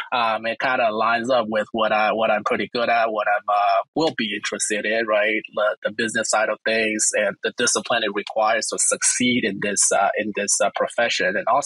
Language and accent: English; Beijing, China; I was born and raised in Beijing, 20 million people. So very different sort of environment with, you know, towns and cities in the U.S. Grew up in a pretty typical intellectual family.